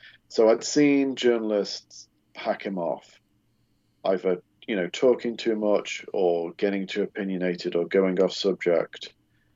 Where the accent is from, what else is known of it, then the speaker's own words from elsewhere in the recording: England, United Kingdom; So, I mean, and maybe we had that kind of connection because being English, I am a little bit stiff and awkward around people